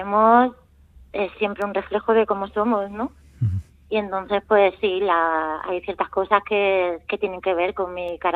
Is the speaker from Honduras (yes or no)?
no; Extremadura, Spain; obviamente soy extremeña